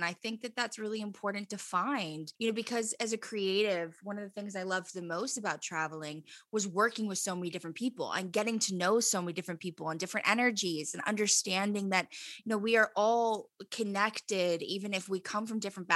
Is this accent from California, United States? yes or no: yes; Los Angeles, California, United States; I grew up in the Valley, but I've had a lot of my friends, Angelinos, everybody who's been born and raised here